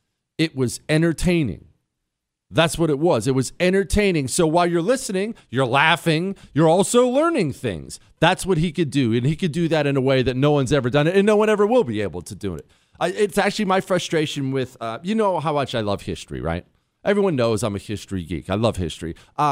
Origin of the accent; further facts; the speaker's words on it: Arkansas, United States; I was born and raised very conservatively in Northwest Arkansas.